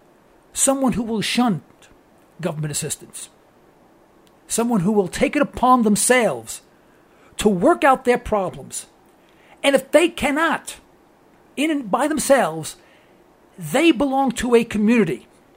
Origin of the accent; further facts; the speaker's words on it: Harlem, New York, United States; accent: New York; he knew I came from Harlem. And I thought that was kind of neat. Now, I have an accent from New York, but I don't have a black accent